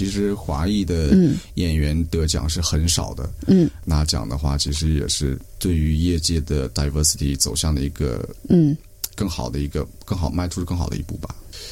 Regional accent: China; moved away; 但对我个人来说，我是在中国长大，所以说进入西方媒体对我来说还是属于一种外来者需要在他乡去寻找一席之地这样的过程。

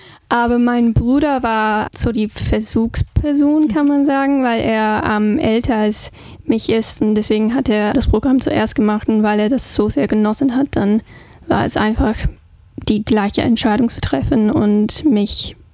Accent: Brisbane, Queensland, Australia; German is a second language; Ich komme aus Brisbane. Ich bin Uni-Studentin. Ich lerne Deutsch und Kriminologie

